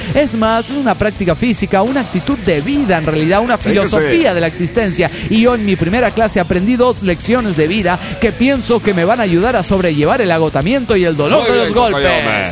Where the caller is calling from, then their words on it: Cabo San Lucas, Baja California, Mexico; de Los Cabos, Baja California, México.